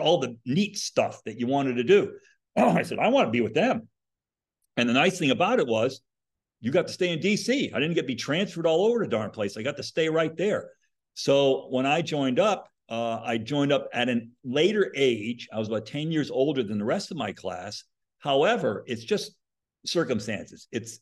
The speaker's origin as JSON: {"language": "English", "region": "Connecticut", "country": "United States", "tie": "born or raised there", "said": "And like I said, I grew up in Connecticut"}